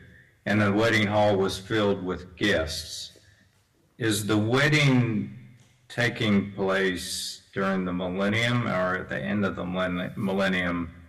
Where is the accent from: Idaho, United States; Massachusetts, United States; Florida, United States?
Idaho, United States; I'm from Idaho, but I reside in Georgia with my lovely bride. So I'm not from here.